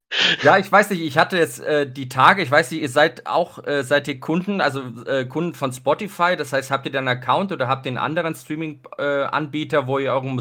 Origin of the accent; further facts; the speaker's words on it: Mönchengladbach, North Rhine-Westphalia, Germany; Weil ich komme aus Mönchengladbach ursprünglich, das ist ja auch so im Westen von NRW.